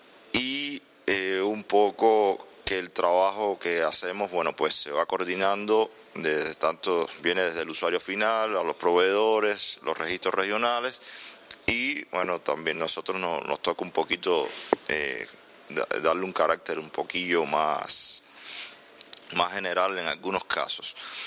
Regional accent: Cuba; O sea, yo vengo de Cuba

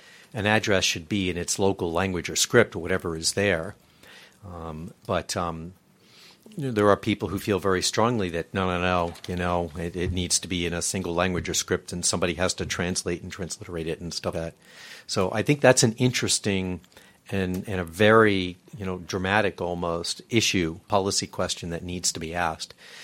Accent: United States; I'm an American, I speak English, that's really all I work with and all I've ever done.

